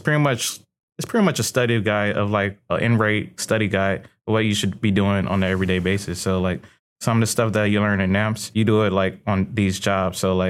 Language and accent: English; Illinois, United States; I'm from Lippi Fields, Illinois, a small town outside of Chicago, south suburbs.